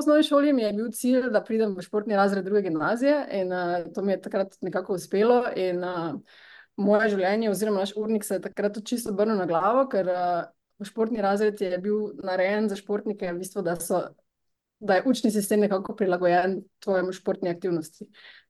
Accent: Maribor, Drava, Slovenia; verjetno se bo poslušalci hitro opazili, da sem iz Maribora, tako da kot otrok sem bila vedno zelo aktivna

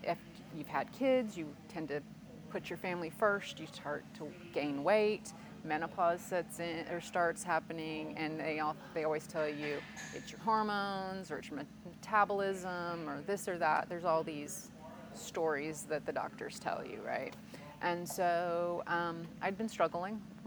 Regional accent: Dallas, Texas, United States; I am from Dallas, Texas. I am 50 years old, 50 years young.

